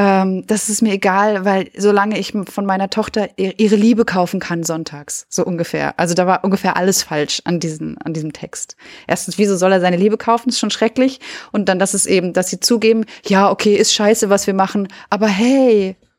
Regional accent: South Germany, Germany; Doch, das kenne ich. Ich komme ja aus dem Süden. Das Geschmäckle, das kenne ich.

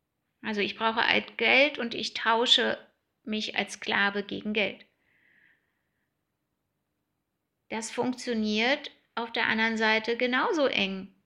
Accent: Germany; die verrückte Personalerin aus Berlin und Brandenburg.

